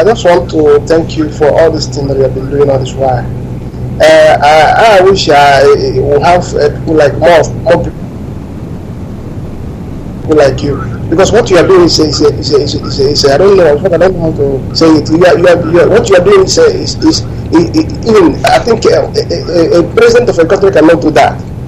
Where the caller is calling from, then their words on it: Amsterdam, Netherlands; I'm calling from Amsterdam.